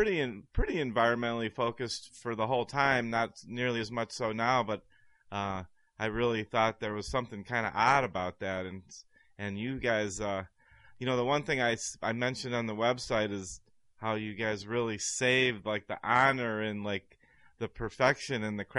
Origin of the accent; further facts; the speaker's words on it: Ohio, United States; And I remember because I came from Ohio, where people are generally, you know, didn't have the kind of money and stuff